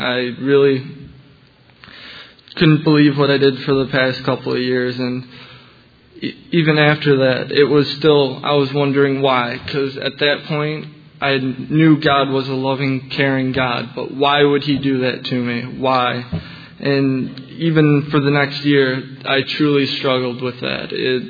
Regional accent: Wilmington, Illinois, United States; I'm 17. I come from Wilmington, Illinois. I go to a small home church there.

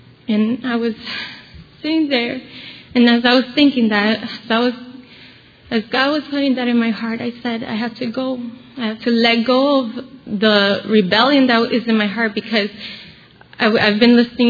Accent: Bethlehem, Pennsylvania, United States; I'm from Bethlehem, Pennsylvania

